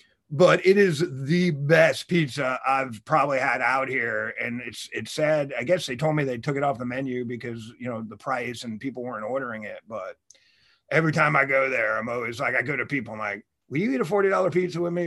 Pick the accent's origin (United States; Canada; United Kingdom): United States; Levittown, New York; So my family's from Brooklyn, but I grew up on Long Island. So I grew up in Levittown, Wontaw.